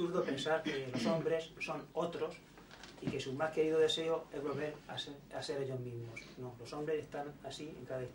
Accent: Spain; Italian is a second language; In mio paese la unica forma di lucha attuale, forma reale di lucha, in la che la gente sale alla calle, si enfrenta alla polizia, forma concreta di lucha

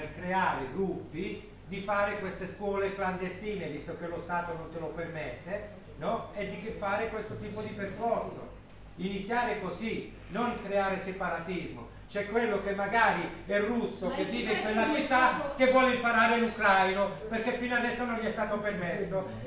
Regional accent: Southern Italy, Italy; E vengo dal sud d'Italia, dal sud d'Italia, capisci? Dal sud d'Italia vengo.

